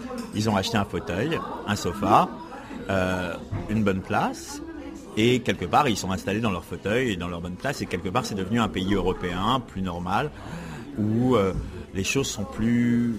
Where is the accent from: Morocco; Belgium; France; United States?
France; now in Prague, Czech Republic; Je suis français ou je suis d'origine française